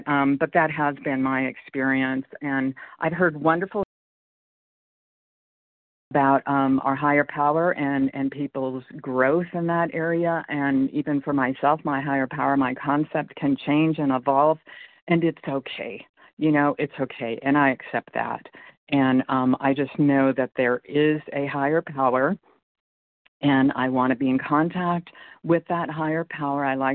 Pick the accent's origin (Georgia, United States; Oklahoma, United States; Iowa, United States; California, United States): California, United States; I'm from California.